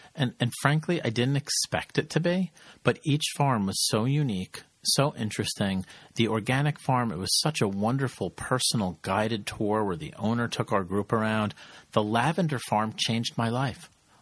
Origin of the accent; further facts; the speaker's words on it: New Jersey, United States; we're from the Jersey Shore.